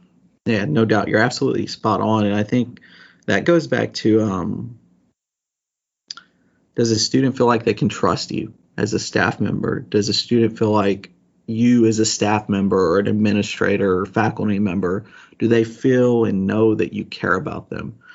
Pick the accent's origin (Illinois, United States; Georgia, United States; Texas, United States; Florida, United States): Texas, United States; Bay City; I grew up an hour down the road in Bay City, Texas. That's my hometown. I'm born and raised there.